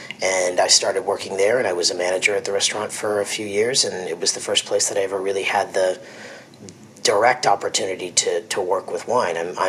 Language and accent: English; New York, United States; now in Napa, United States; I'm from New York, born and raised just outside the city